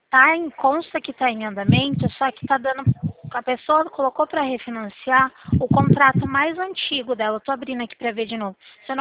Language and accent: Portuguese; Limeira, São Paulo, Brazil; Só que eu sou daqui da de Limeira.